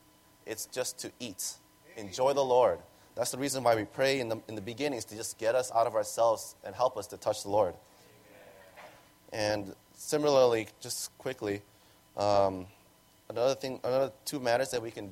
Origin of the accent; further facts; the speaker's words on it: Chicago, Illinois, United States; I'm from Chicago.